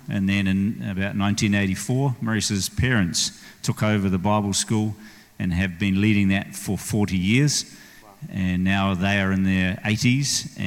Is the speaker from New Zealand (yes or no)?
yes; New Zealand; also born or lived in United Kingdom; now in Indonesia; We are Elam pastors from New Zealand, and I was actually born in the UK and came to the UK 2 years ago. We left in 2022 last year